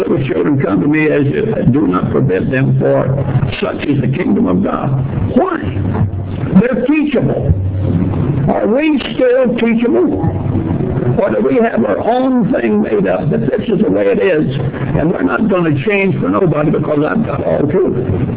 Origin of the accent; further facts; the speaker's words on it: Phoenix, Arizona, United States; also born or lived in Texas / Bisbee; We moved from Texas to Bisbee, and in 1932, we moved to 31, we moved to Phoenix, Arizona. I grew up in Phoenix.